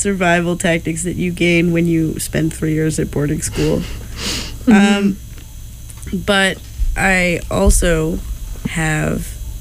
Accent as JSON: {"language": "English", "country": "Canada", "said": "I am Canadian."}